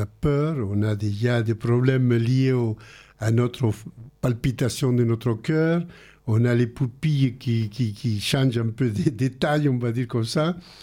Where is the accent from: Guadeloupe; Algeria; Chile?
Chile; now in France; quand je suis parti du Chili, parce que je m'en arrachais mon cœur de partir, parce que je ne voulais pas quitter le pays que j'aimais. Et je suis parti comme ça vers des pays plus démocrates, que c'était la France.